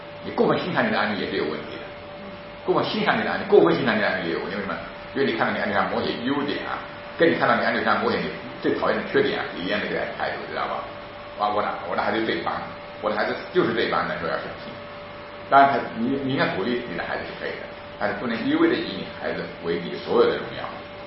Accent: China; 就是我们中国人之前要么就崇拜嘛权柄，要么就践踏权柄

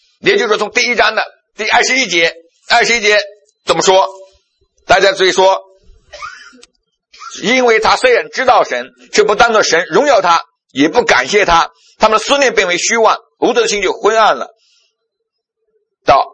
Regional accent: China; 这个对背出来对我们中国人传福音特别有用

